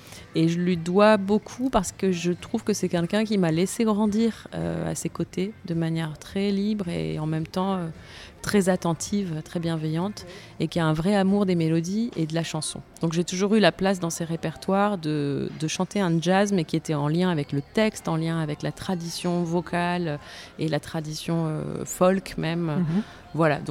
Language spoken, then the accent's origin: French; Marseille, Provence-Alpes-Côte d'Azur, France; On ne peut pas dire le contraire d'une ville comme Marseille.